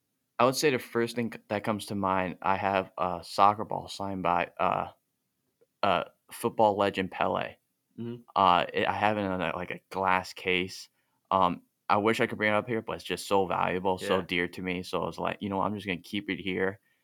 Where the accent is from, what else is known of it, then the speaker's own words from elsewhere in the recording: Manhattan, New York, United States; I call Manhattan home. Nice. Been there my whole life, grew up there.